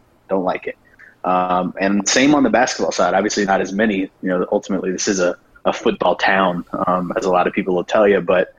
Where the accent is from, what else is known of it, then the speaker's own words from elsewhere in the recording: Florida, United States; I grew up in Northwest Florida. Was kind of stuck in the middle of Atlanta, Jacksonville, Tampa, New Orleans